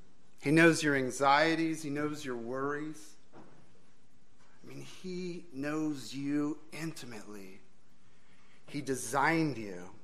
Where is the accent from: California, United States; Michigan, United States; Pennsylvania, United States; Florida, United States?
California, United States; I'm from California. I'm from the land of fires. We're famous every summer when our mountains are on fire.